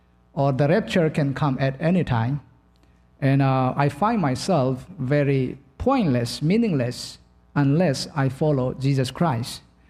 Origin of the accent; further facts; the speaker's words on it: Myanmar; I am from Burma, which is the Buddhist country.